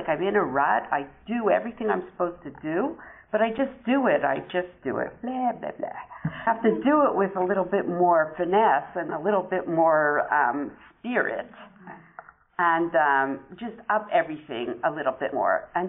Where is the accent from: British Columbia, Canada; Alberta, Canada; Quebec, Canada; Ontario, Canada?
Quebec, Canada; Montreal; I'm from Montreal.